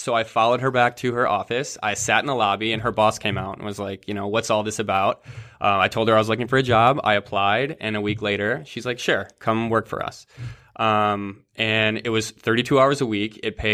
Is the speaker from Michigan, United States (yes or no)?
yes; Michigan, United States; So I'm from Michigan, Midwest boy. I grew up in a relatively small town.